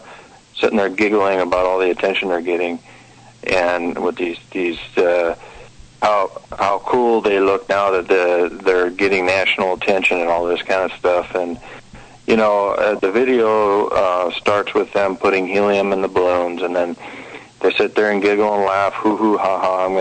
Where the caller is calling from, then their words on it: Washington, United States; in Puget Sound.